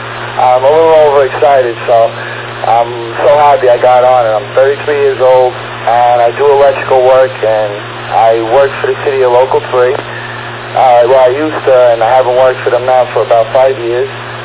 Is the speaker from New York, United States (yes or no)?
yes; Brooklyn, New York, United States; and I'm from Brooklyn, from Avenue West and West First Street.